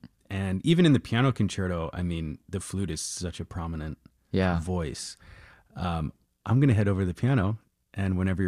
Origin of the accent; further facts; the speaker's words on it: Philadelphia, Pennsylvania, United States; Now let's meet someone who lives in my hometown of Philadelphia.